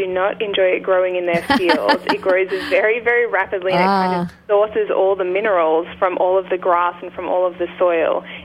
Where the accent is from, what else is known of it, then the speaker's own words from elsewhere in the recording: Australia; I'm an Australian.